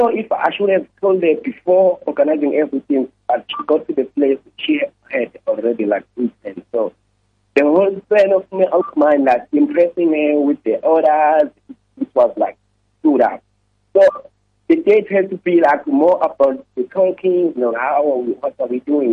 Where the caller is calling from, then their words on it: South West England, United Kingdom; Oh, I'm calling from Devon.